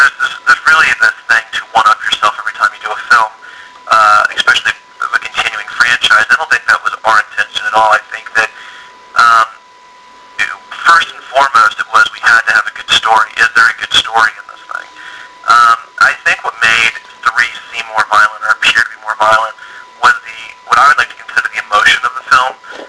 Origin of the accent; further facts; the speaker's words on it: Kansas, United States; I can still remember now when I was growing up in Kansas, going to see Pulp Fiction, I don't know how many times in the theater.